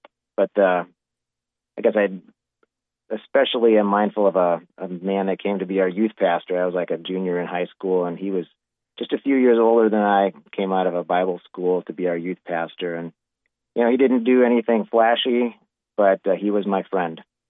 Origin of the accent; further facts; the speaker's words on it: Duluth, Minnesota, United States; Well, I grew up in Duluth, Minnesota. Very unique city, just on the edge of Lake Superior.